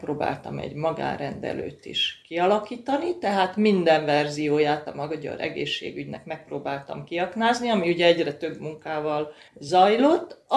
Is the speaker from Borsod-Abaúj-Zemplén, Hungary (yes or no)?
no; Budapest, Hungary; Gyakorlatilag 2 éves korom óta élek Budapesten, és 72 óta 11. kerületbe.